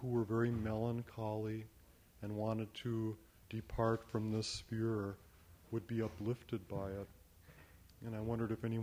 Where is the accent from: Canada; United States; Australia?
United States; Milwaukee, Wisconsin; come here from my hometown of Milwaukee, Wisconsin.